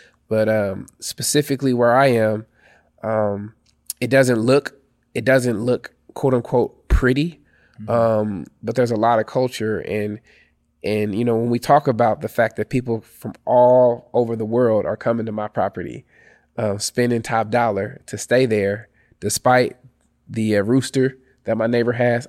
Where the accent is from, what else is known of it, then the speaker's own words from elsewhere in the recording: Oakland, California, United States; even though I'm from Oakland, I'm from East Oakland, grew up in low-income housing, I came back